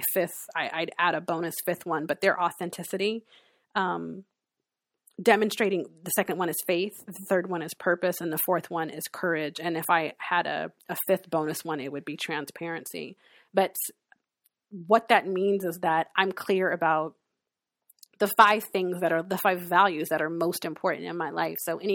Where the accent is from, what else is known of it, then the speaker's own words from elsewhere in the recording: California, United States; also born or lived in New York; being from New York, growing up in California, going to a HBCU, having vitiligo